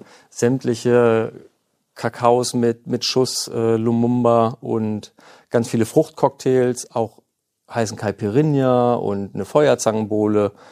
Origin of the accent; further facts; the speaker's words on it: Peine, Lower Saxony, Germany; 51 Jahre, geboren in Peine. Also ein waschechter Peiner quasi